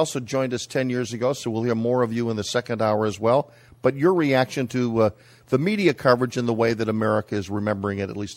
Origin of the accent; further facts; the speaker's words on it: United States; As an American, not being on American soil